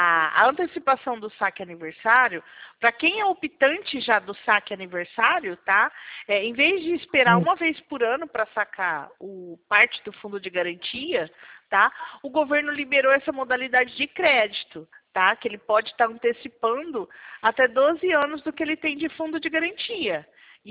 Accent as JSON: {"language": "Portuguese", "town": "Araçatuba", "region": "São Paulo", "country": "Brazil", "said": "Eu sou de Araçatuba."}